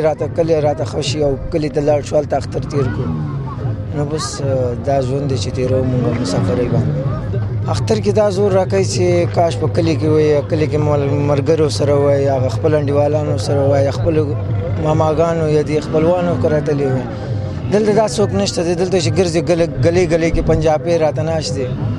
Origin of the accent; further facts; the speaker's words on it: Kabul, Afghanistan; now in Pakistan; او زه شاته د افغانستان یو کابل اوسیدونکی یم